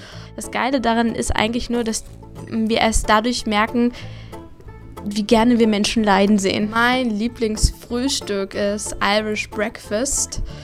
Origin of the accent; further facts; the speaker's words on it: Hanover, Lower Saxony, Germany; ja, ich komme aus Hannover übrigens und ich habe sie ganz gut verstanden.